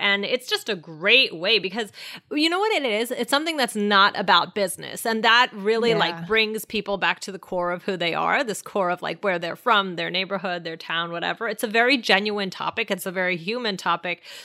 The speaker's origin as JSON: {"language": "English", "region": "Maryland", "country": "United States", "said": "Like I'm from Maryland and the whole state of Maryland's a big it's not a big state, but like there's a lot to it."}